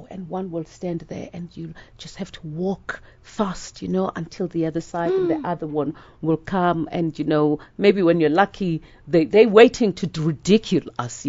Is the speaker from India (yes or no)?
no; South Africa; born there; I am a South African and nobody could ever wish me away. I'm born here